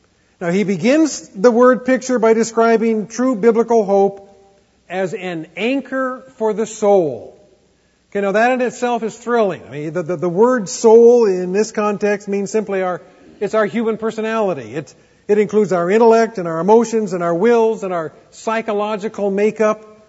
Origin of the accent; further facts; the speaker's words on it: Seattle, Washington, United States; I remember when I was a kid, I was brought up in Seattle.